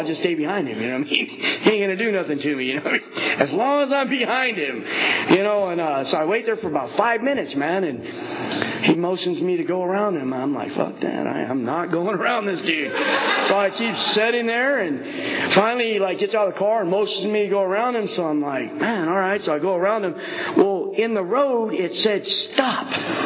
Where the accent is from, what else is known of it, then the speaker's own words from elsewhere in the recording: Tulare, California, United States; We're from Tulare, man. You know what I mean? We're from Tulare, man.